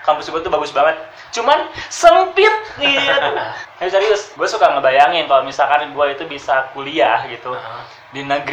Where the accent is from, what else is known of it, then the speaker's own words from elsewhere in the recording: Cianjur, West Java, Indonesia; also born or lived in Jambi; now in Bandung, Indonesia; Gue orang Cianjur, aslinya ya aslinya di Cianjur sih. Gue tinggal dari kecil sempat pindah-pindah sebenarnya, sempat di Jambi terus ya di Cianjur lebih lamanya gitu.